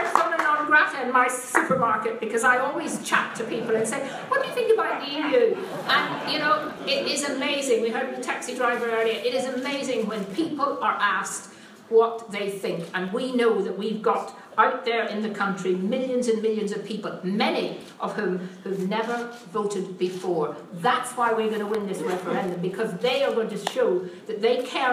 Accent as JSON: {"language": "English", "country": "United Kingdom", "said": "I love my country. I'm very proud of being British. I'm very proud. I believe in the United Kingdom"}